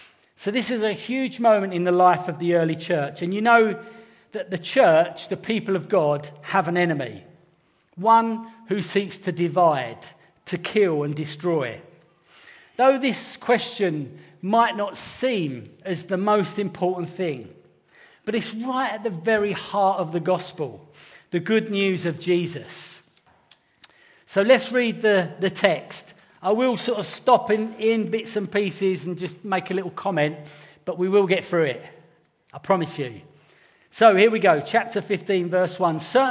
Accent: United Kingdom; You know, being British, we're more likely to go, excuse me, could I raise a point, please?

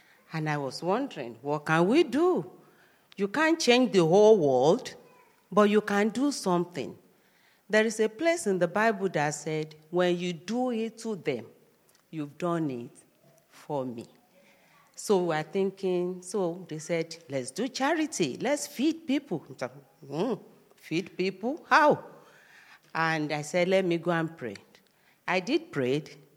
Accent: Ibadan, Oyo, Nigeria; We came from Nigeria and from this town called Ibadan.

